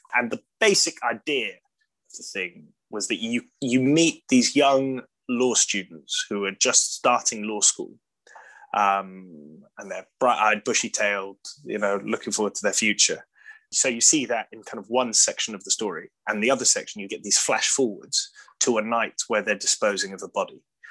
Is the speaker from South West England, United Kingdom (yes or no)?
no; London, United Kingdom; born there; I was like, "I was born in London."